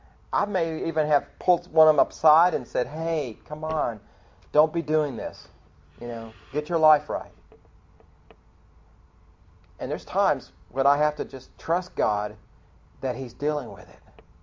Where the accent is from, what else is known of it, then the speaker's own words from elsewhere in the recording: Texas, United States; Suzanne and I grew up here in Texas.